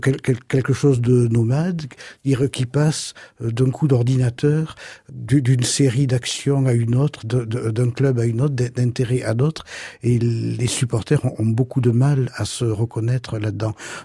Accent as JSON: {"language": "French", "town": "Toulouse", "region": "Occitanie", "country": "France", "said": "puisque je suis toulousain"}